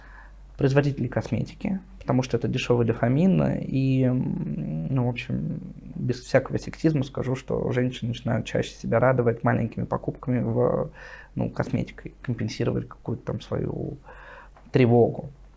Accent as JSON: {"language": "Russian", "country": "Russia", "tie": "born there", "said": "я родился в Советском Союзе, в России."}